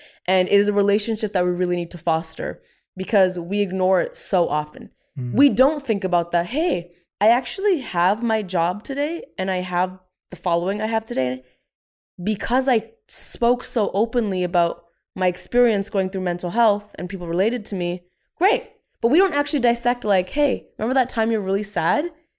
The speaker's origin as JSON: {"language": "English", "country": "India", "said": "for so long, I thought there was a written rule book that I'm an Indian woman."}